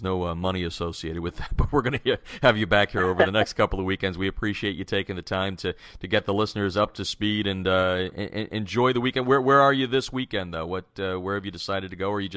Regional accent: Pennsylvania, United States; Pennsylvania, your hometown state, my hometown state.

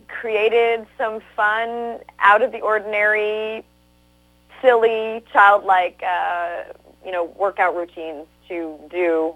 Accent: Canada; even though I was born in Canada, as we grew up, we would always go visit family or friends on the weekend.

